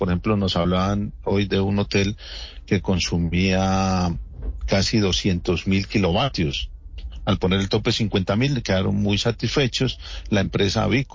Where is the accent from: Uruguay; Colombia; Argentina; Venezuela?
Colombia; Santander; que empresarios, tenderos, campesinos, estudiantes y autoridades santanderianas nos unamos por un mismo propósito, proteger a Santander.